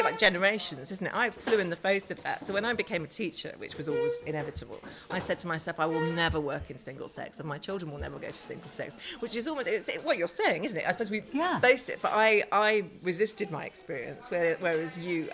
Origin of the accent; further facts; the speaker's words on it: South East England, United Kingdom; I was brought up in Buckinghamshire